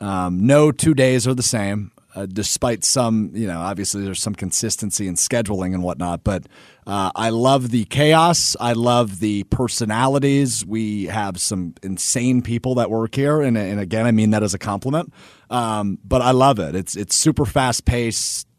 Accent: Green Bay, Wisconsin, United States; the epicenter of sports being in my hometown where I grew up in Green Bay.

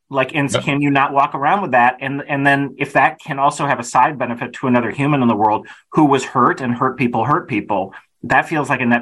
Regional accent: Kenilworth, Illinois, United States; I grew up in Kenilworth, Illinois, which when I was growing up there was the richest white suburb in, you know

